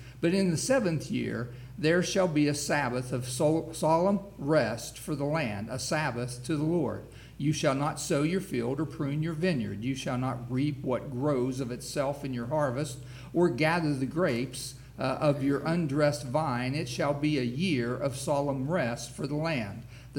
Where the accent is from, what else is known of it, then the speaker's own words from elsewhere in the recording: West Virginia, United States; and of course, you know, we're from West Virginia, so we understand it